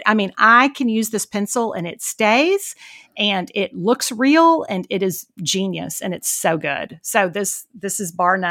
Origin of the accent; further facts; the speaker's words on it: Houston, Texas, United States; now in San Antonio, United States; I grew up with them in Houston.